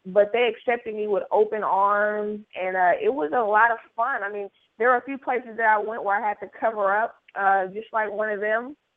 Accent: Oakland, California, United States; It pretty much talks about me growing up in Oakland, California

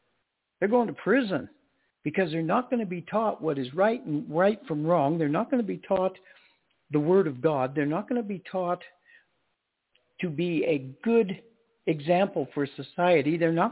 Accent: New Mexico, United States; I am from New Mexico, probably one of the most liberal states in the United States.

